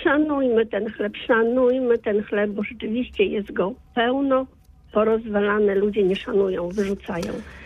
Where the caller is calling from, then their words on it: Włocławek, Kuyavian-Pomeranian Voivodeship, Poland; Tak, bo u nas w Włocławku jest ten pchlitarg